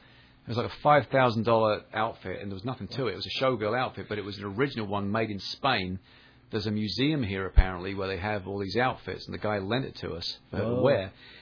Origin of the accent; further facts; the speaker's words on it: England, United Kingdom; And I'm English.